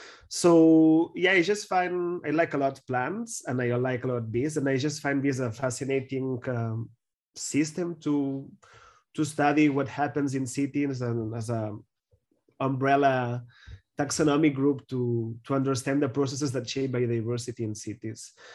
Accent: Barcelona, Catalonia, Spain; English is a second language; moved away as an adult; Yeah, so I'm originally from Barcelona, where I studied my bachelor degree on biology

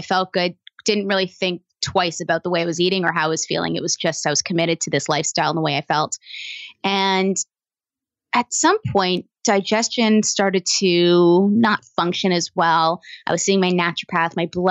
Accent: Toronto, Ontario, Canada; There's a lot of green space in Toronto. Don't get me wrong. I was born and raised there. That's my hometown.

